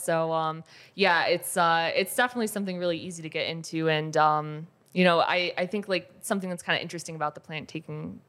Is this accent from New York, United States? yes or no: yes; Buffalo, New York, United States; I'm from Buffalo, New York, it's like typically overcast and it's really cloudy.